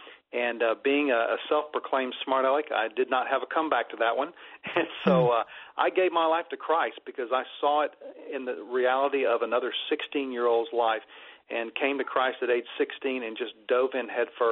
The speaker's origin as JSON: {"language": "English", "region": "the South", "country": "United States", "tie": "born or raised there", "said": "I had a God consciousness because I was raised in the South"}